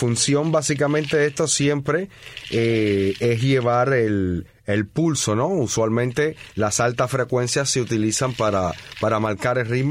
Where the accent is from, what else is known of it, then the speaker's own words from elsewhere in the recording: Cuba; lo que nosotros como cubanos conocemos como huira, ¿no?